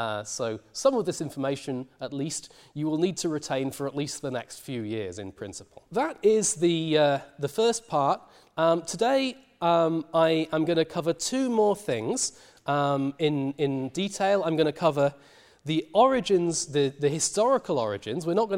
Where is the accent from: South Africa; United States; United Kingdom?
United Kingdom; One of them is that I am British myself and I like the British Isles